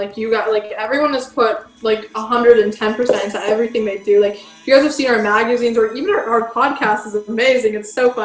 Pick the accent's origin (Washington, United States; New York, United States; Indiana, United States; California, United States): California, United States; she's from Georgia and I'm from California